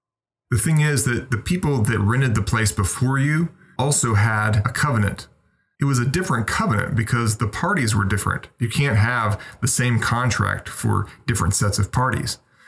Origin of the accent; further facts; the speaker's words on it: United States; born there; Personally, I was born in the United States, born under the laws of the United States.